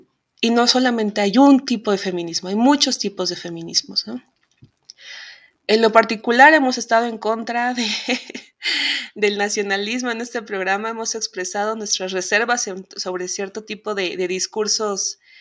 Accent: Mexico; Yo como mujer mexicana

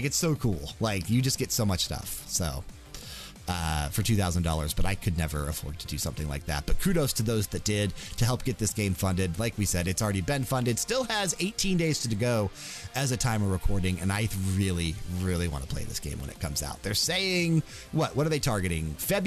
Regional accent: Winston-Salem, North Carolina, United States; born there; to get my birth certificate because I was born in Winston-Salem.

